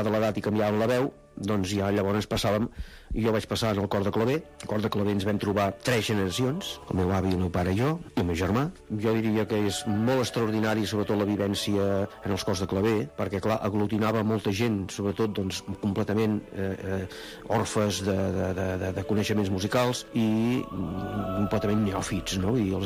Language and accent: Catalan; Premià de Dalt, Catalonia, Spain; now in Premià de Mar, Spain; sóc fill de Premià de Dalt, visc a Premià de Mar actualment, tinc 70 anys